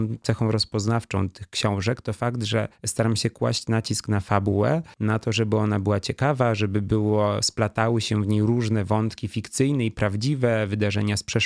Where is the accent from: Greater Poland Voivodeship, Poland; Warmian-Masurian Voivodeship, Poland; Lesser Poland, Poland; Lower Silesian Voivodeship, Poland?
Lower Silesian Voivodeship, Poland; Bolesławiec; Nie bezpośrednio w Karkonoszach, bo w Bolesławcu, to jest moje rodzinne miasto